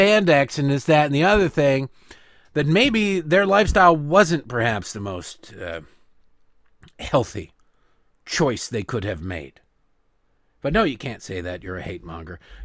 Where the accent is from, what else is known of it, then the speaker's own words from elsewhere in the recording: Detroit, Michigan, United States; You know, it's not very often, I grew up in Detroit, as you know, it's not very often I am jealous of Canada.